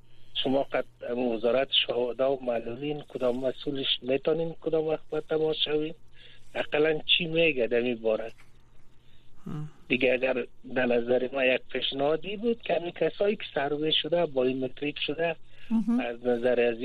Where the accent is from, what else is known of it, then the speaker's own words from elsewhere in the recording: Kabul, Afghanistan; از کابل هستم و شرق چرقلای وزیر آباد